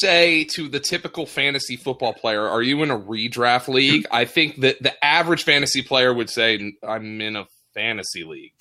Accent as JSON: {"language": "English", "region": "Pennsylvania", "country": "United States", "said": "Yeah, I'm from the Lehigh Valley."}